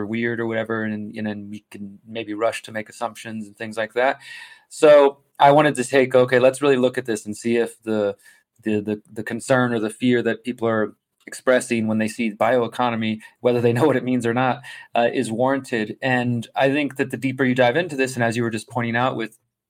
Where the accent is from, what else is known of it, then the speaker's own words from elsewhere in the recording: Texas, United States; So, I mean, I'm from Texas originally, and places like Austin have become like the new, and even Houston